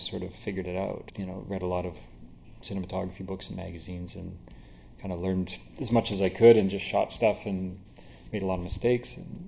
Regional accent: Alberta, Canada; also born or lived in Winnipeg; lived most of my life in Alberta.

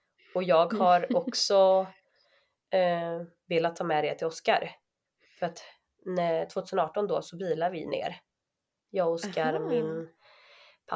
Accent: Sweden; born there; Jag är född i Sverige.

